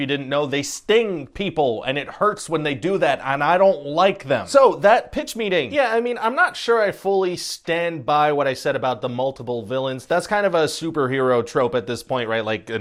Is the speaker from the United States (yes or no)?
no; Canada; If you needed more proof that I'm Canadian.